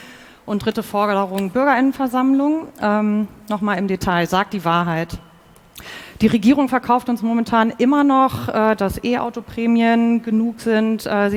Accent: Hamburg, Germany; ich komme aus Hamburg.

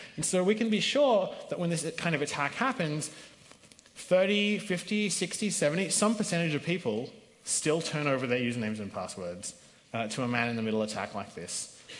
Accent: Australia; I'm actually Australian, not American, so Australia for me is an alarming case where my home country that's usually pretty democratic

